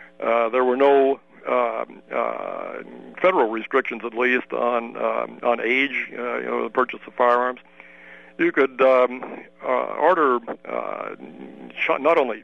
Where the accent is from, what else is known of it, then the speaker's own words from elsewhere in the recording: Herrin, Illinois, United States; And I was born and raised in Herron, Illinois. It's a little... it was, at that time, a mining town in the far southern part of the state.